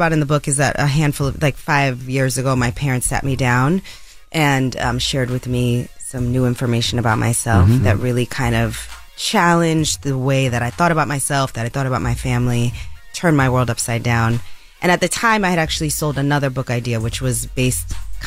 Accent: New York City, New York, United States; Born and raised in the Bronx.

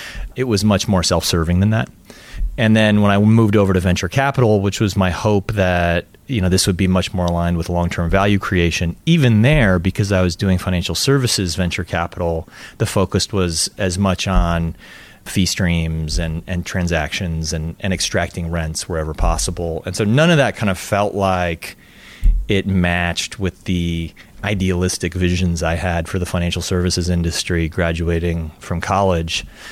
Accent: Edmonton, Alberta, Canada; born there; I was born in Edmonton, and that was 1976 in September.

